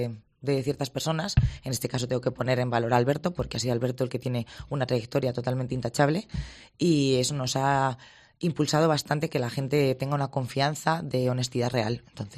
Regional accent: La Rioja, Spain; nosotros somos riojanos y ni centro, ni izquierda, ni derecha

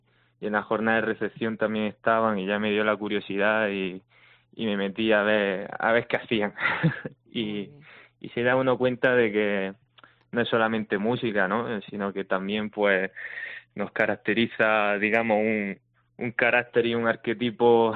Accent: Almuñécar, Andalusia, Spain; que somos de Almuñécar, queríamos retomar los certámenes, pero ya en nuestra provincia

